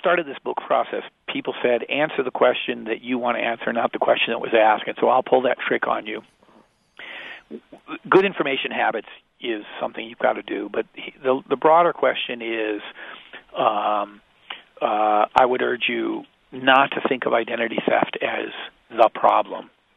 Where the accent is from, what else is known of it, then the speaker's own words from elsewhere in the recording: Indiana, United States; I'm from Indiana, and I grew up, like everybody else, hearing about – you know, pollution in Gary, Indiana